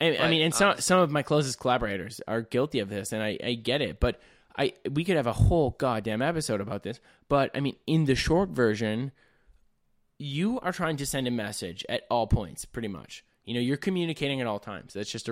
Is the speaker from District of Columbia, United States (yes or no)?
no; Minnesota, United States; No, and a lot of people we come from Minnesota where it's like...